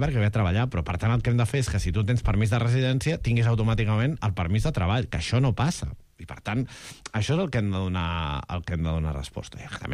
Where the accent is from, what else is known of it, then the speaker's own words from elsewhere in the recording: Catalonia, Spain; el meu pare avui se sent i és català, no? I per tant, no, i jo sóc català